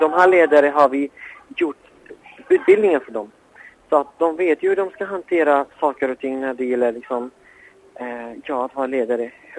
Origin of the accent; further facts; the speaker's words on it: Iraq; now in Sweden; Jag är ju som sagt mer irakier än vad jag är svensk.